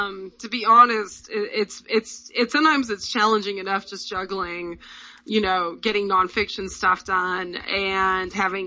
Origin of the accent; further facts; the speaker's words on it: the South, United States; I'm from the South and Kat is from the South.